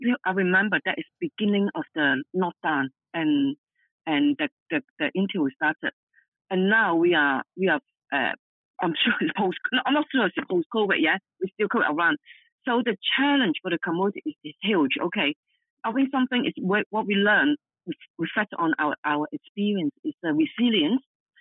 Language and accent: English; Hong Kong; English is a second language; Yes, I'm originally from Hong Kong. I was raised in a single parent family.